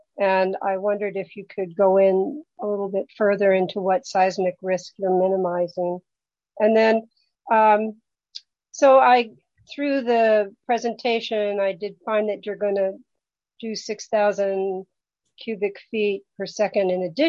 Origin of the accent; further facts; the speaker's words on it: the South, United States; You know, I'm a Southerner, so not watching the Delta so much as some other people are.